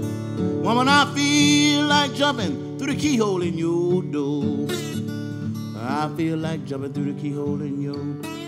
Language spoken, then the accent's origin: English; Memphis, Tennessee, United States; was a great blues man out of my hometown of Memphis, Tennessee.